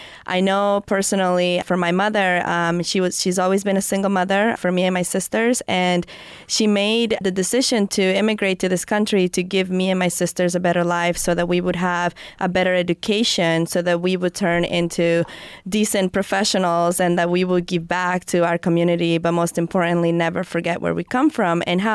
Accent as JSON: {"language": "English", "country": "El Salvador", "said": "I love this land as much as I do my home country. I consider this my home, and I consider El Salvador my home."}